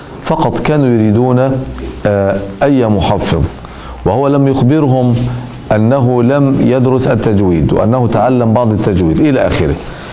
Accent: Minya Governorate, Egypt; أنا من المنيا وأعمل في القاهرة

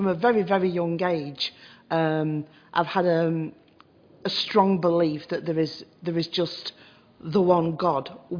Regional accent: Chorley, North West England, United Kingdom; I was born in Chorley, in Lancashire, born and raised in the UK. I was brought up in a Christian home.

